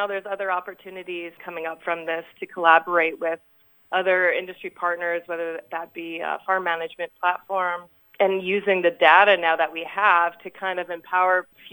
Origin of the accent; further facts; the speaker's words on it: Minnesota, United States; I grew up on the family farm here just northeast of St. Paul. We ran a feedlot and grain operation